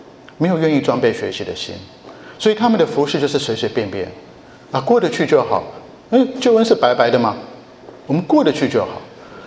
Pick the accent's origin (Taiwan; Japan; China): Japan; 我小时候在日本长大